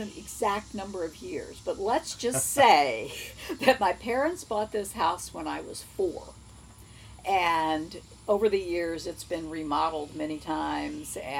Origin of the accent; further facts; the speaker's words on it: Virginia, United States; I grew up in Northern Virginia and went to high school up there.